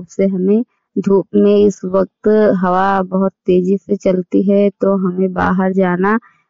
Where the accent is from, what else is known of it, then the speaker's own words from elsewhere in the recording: Hariharpur, Uttar Pradesh, India; मैं हरिहरपुर गांव जिला सरावस्ती के रहने वाली हूँ।